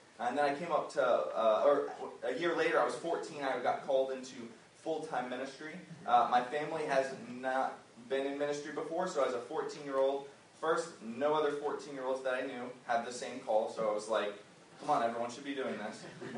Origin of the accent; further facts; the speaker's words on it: Port Charlotte, Florida, United States; I grew up in South Florida, an hour below Tampa. It's Port Charlotte, Northport area. Anyone familiar with that area? Yeah, a couple of us? Awesome. Yeah, so I grew up there.